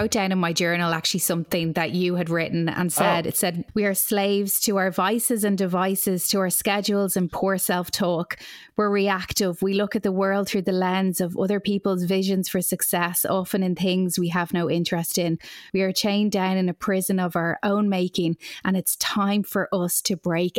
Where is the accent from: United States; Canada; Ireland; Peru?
Ireland; and I'm Irish, and I've never heard about this mummy.